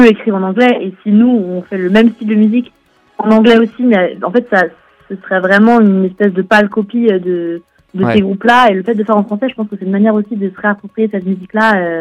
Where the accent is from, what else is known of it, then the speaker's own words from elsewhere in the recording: Brittany, France; En fait, non, on n'est pas originaire de Lannion, on a grandi plutôt en Centre-Bretagne.